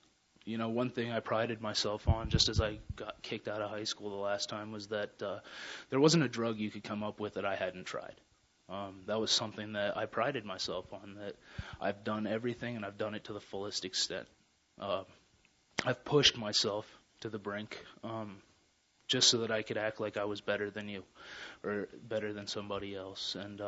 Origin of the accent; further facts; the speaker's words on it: Denver, Colorado, United States; I'm from Denver, Colorado. I'm 28 years old.